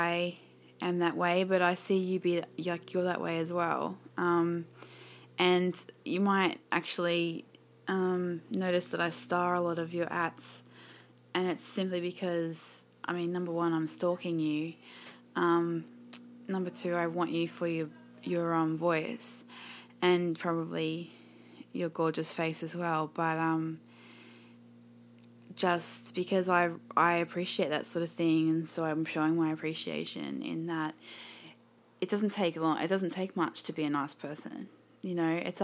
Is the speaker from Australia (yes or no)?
yes; Australia; I think he just fancies my accent because I'm Australian.